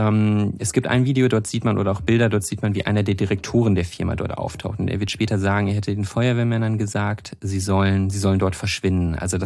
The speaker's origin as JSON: {"language": "German", "region": "North Rhine-Westphalia", "country": "Germany", "tie": "born or raised there", "said": "ich bin da in der Nähe aufgewachsen. Es gibt da diese, also nicht nur Regionalbahn, es gibt da so eine Bundesstraße, die quasi einmal geradeaus von Enschede nach Münster führt, mit vielen, ja, kleineren Städten auf der deutschen Seite, kleineren Städten, Dörfern und so. Aus der Ecke komme ich."}